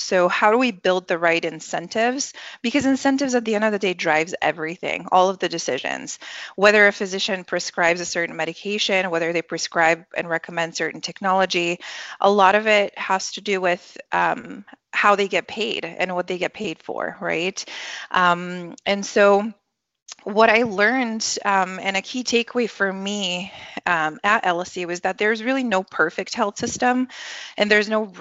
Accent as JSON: {"language": "English", "country": "Bulgaria", "tie": "born or raised there", "second_language": "English", "moved": "yes", "lives_now": "United States", "said": "I was born and raised in Bulgaria. I grew up in Eastern Europe. And then my family and I went through the immigration journey and moved to the US over 20 years ago now."}